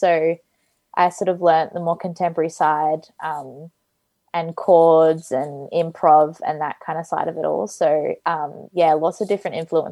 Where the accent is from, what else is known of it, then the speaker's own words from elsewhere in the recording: Melbourne, Victoria, Australia; I'm 18 years old and I'm from Melbourne, Australia.